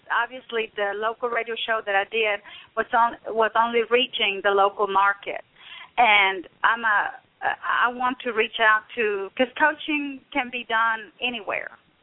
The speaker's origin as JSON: {"language": "English", "region": "Tennessee", "country": "United States", "said": "I am from Tennessee, and I just finished a contract through a local radio station here in the Columbia area."}